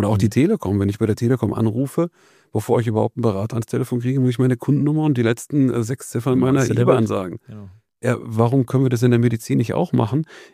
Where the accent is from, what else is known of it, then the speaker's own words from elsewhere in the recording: North Rhine-Westphalia, Germany; ich komme aus dem Sauerland